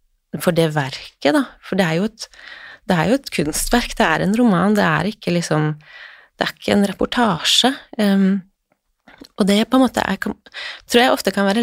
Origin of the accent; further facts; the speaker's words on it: Finnmark, Norway; jeg vokste opp I Tanaelva I Finnmark